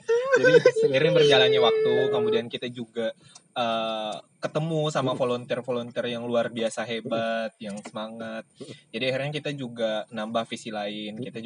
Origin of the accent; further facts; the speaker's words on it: Pontianak, West Kalimantan, Indonesia; Saya dari Pontianak.